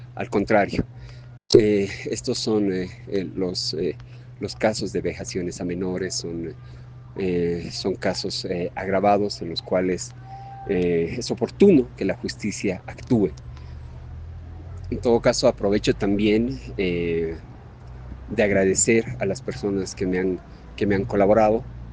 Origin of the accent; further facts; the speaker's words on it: Bolivia; yo soy periodista de Bolivia, tengo más de 25 años de experiencia en el oficio